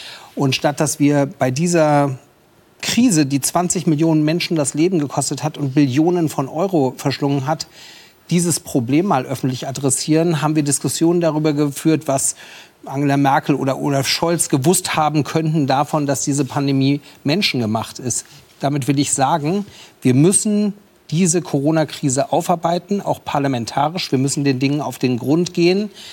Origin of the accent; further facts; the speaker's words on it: Schleswig-Holstein, Germany; ich komme ja aus Schleswig-Holstein